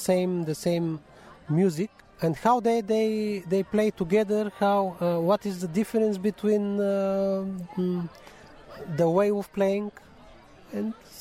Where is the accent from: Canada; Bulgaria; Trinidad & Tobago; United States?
Bulgaria; Plovdiv, Plovdiv Province; I'm from Plovdiv. This is the second big city in Bulgaria. And there is a Jewish community.